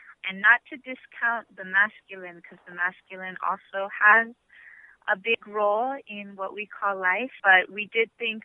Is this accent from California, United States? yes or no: yes; Highland Park, California, United States; I'm born and raised in Highland Park, and my business partner, Lauren Kwan Madrid, is born and raised in Boyle Heights.